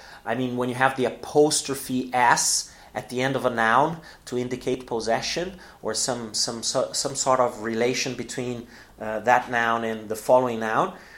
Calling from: Porto Alegre, Rio Grande do Sul, Brazil

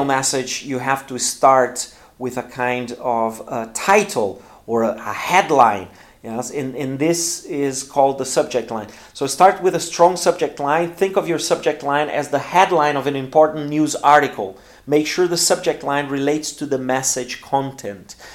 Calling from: Porto Alegre, Rio Grande do Sul, Brazil; English is a second language

